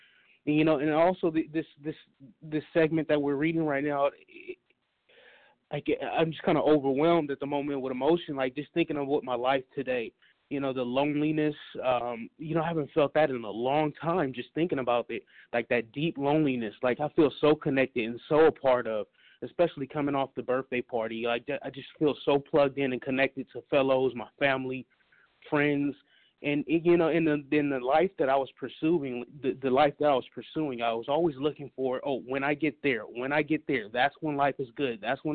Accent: Los Angeles, California, United States; I'm from Los Angeles.

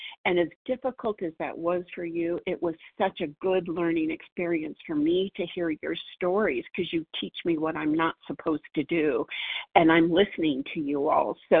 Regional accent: Montana, United States; I am from Montana.

